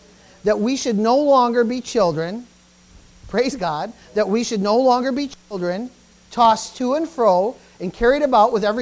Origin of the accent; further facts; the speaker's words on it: United States; Not, you know, I'm American, but I, you know, descendants from Canada